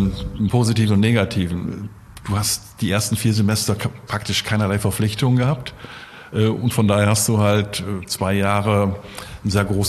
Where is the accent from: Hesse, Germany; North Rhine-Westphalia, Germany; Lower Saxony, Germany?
Lower Saxony, Germany; Osnabrück; Ich bin in Osnabrück geboren, also in der totalen Provinz, habe da mein Abitur gemacht, bin am letzten Tag nach meinem Abitur gleich abgehauen, habe dann in Göttingen studiert, dort Jura.